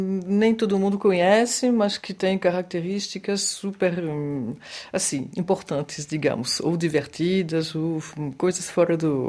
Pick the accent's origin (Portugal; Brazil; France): France; Normandy; Portuguese is a second language; Em Deauville, muito, porque eu sou da Normandia